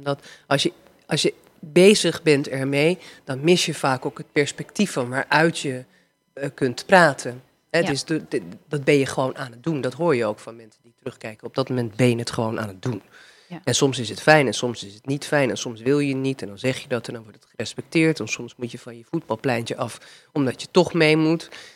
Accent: Netherlands; wat wij als Nederlanders staan daar heel erg voor.

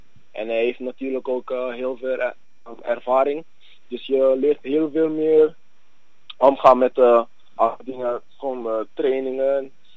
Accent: Curaçao; born there; Ja, ik ben op Curaçao geboren.

